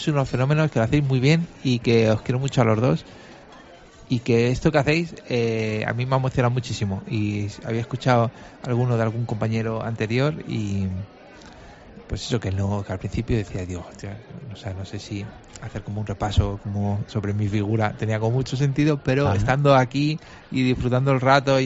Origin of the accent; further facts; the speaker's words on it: Madrid, Community of Madrid, Spain; yo me crié aquí por el hecho de que mis padres vivían aquí